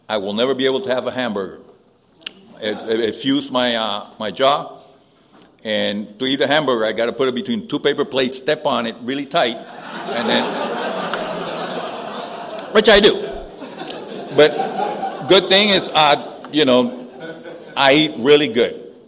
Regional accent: Puerto Rico; and I'm from Puerto Rico.

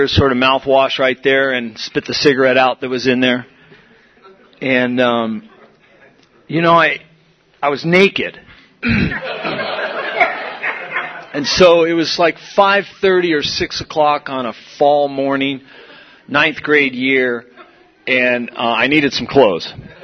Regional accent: San Diego, California, United States; I was 15 years old, and I grew up here in San Diego. I grew up in Ocean Beach in the 70s.

